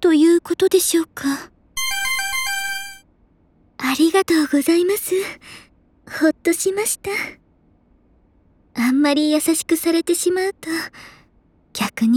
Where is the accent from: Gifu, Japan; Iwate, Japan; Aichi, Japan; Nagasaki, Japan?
Iwate, Japan; moved away as an adult; now in Tokyo, Japan; 出身は岩手です。就職を機に上京してアイドルになる以前は小さな会社で OL として働いていました。なので年齢は26